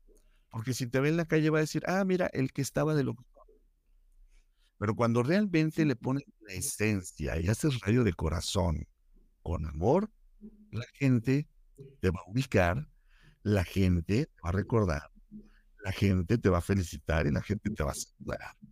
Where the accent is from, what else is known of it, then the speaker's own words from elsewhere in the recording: Fresnillo, Zacatecas, Mexico; Fresnillo, Zacatecas, ciudad de donde yo soy. Fresnillo, Zacatecas es una ciudad minera que está en el mero centro de la República Mexicana